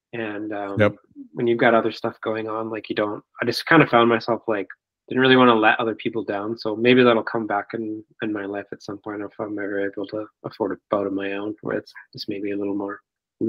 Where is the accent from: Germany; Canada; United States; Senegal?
Canada; Penticton, British Columbia; It's actually been kind of like growing up in Penticton. Like it was a pretty sleepy place.